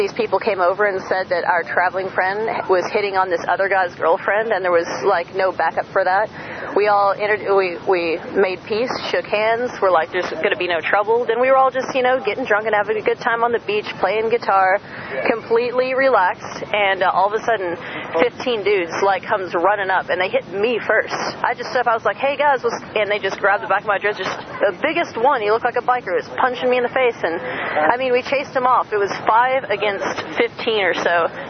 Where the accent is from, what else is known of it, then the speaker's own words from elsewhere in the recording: Texas, United States; I'm from Texas, yes.